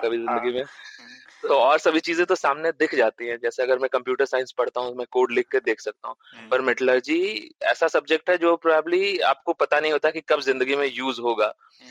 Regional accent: Patna, Bihar, India; born there; मेरा जन्म पटना में हुआ था और उसके बाद पढ़ाई मेरी बीएचयू में हुई थी, बनारस हिंदू यूनिवर्सिटी में।

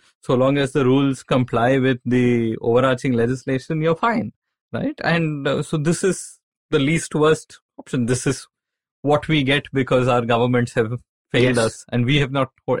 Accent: Bangalore, Karnataka, India; So I come from Bangalore. We have a city full of former lakes.

